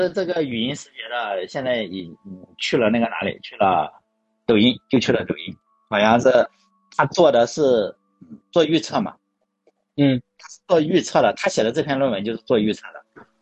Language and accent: Chinese; China; 我觉得中国的水平，我们中国人有牛逼的。